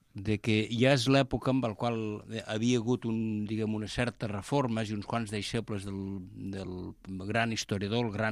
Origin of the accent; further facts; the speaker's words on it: Miralcamp, Catalonia, Spain; also born or lived in Lleida; És veritat que sóc nascut a Lleida, però jo em sento de Miralcama.